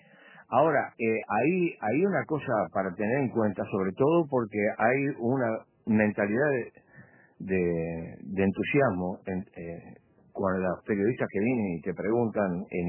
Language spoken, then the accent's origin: Spanish; Uruguay; nosotros somos uruguayos